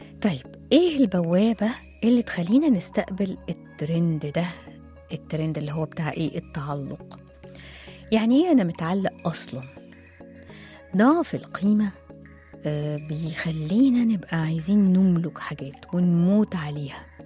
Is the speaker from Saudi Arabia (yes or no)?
no; Egypt; إحنا عندنا في مصر نيش